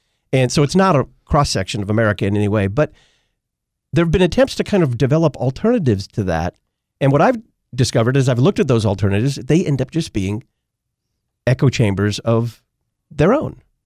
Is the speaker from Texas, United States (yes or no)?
yes; Texas, United States; That's hot to me. And I grew up in Texas, so that's hot.